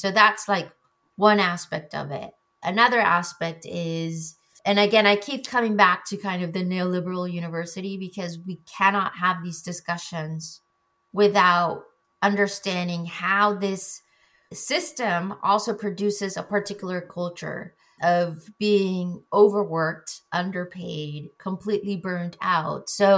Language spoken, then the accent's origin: English; Mexico; my lived experience of being born and raised in Mexico